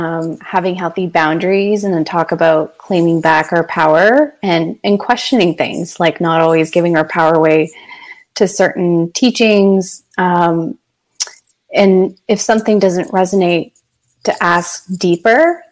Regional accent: London, Ontario, Canada; I was born and raised in London, Ontario. At that time, it was a predominantly white community that I grew up in. And coming from an East Indian background

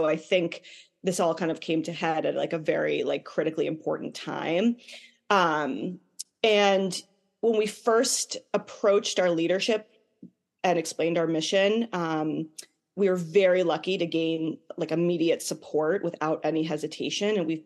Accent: Massachusetts, United States; So a little bit about my background. I grew up in the Boston area.

